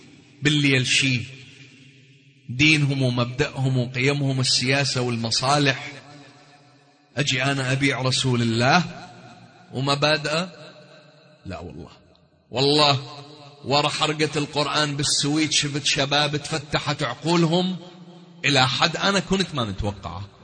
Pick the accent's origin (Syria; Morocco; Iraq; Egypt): Iraq; أنا ابن العراق، أنا ابن الإسلام، ابن الوطن الإسلامي والوطن العربي